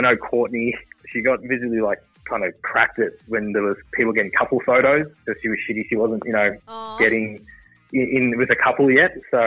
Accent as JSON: {"language": "English", "town": "Melbourne", "region": "Victoria", "country": "Australia", "said": "I'm from Melbourne, yes."}